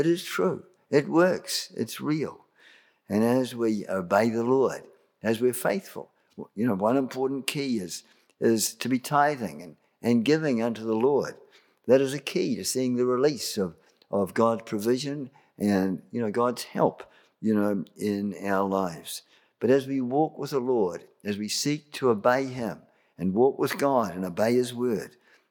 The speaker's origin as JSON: {"language": "English", "country": "New Zealand", "said": "we were coming, we're from New Zealand and so on."}